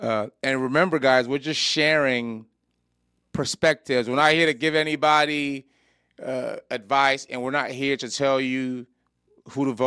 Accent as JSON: {"language": "English", "country": "Nigeria", "said": "I come from literally being Nigerian."}